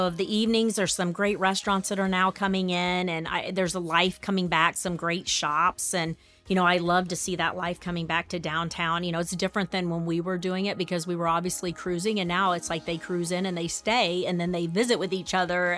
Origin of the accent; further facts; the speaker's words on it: New Castle, Indiana, United States; I grew up in Newcastle, Indiana, attended school at Westwood Elementary